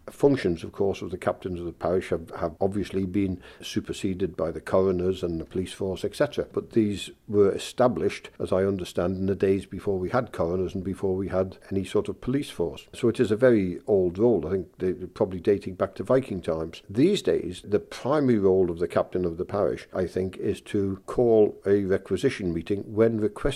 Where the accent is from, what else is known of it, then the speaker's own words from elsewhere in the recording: Douglas, Isle of Man; I was born in Douglas in 1950, and for the first 25 years of my life I lived in Douglas, and then I moved to Lonnon, to Baldwyne, where I've lived ever since.